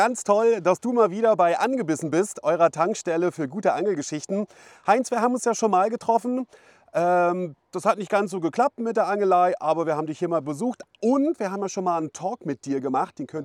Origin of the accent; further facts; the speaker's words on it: Schwerin, Mecklenburg-Vorpommern, Germany; am Schweriner See, wo ich auch aufgewachsen bin. Man höre und staune. Ich komme nämlich ursprünglich aus Schwerin